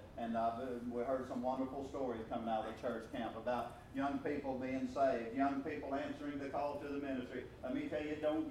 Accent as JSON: {"language": "English", "region": "Arkansas", "country": "United States", "said": "Now remember, we're from Arkansas."}